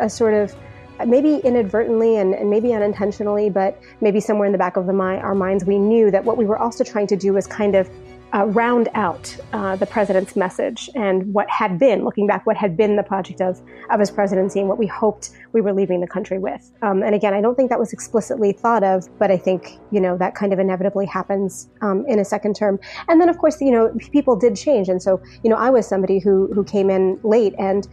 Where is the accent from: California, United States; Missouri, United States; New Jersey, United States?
New Jersey, United States; I grew up in New Jersey. My parents were immigrants.